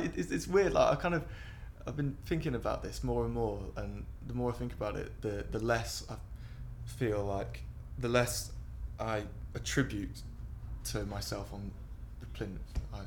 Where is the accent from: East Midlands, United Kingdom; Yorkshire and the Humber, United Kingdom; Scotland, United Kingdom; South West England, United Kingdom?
South West England, United Kingdom; Bristol; I'm 24 and I'm from Bristol.